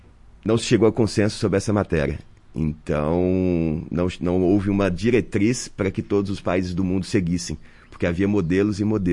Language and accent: Portuguese; Minas Gerais, Brazil; sou de Minas e lá em Minas a gente costuma abraçar, beijar, e isso é uma coisa natural pra gente